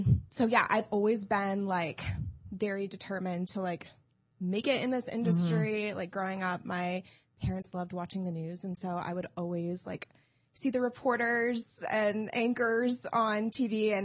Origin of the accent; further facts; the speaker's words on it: Lexington, Kentucky, United States; So, and of course I was growing up in Lexington. I had family like all over the country.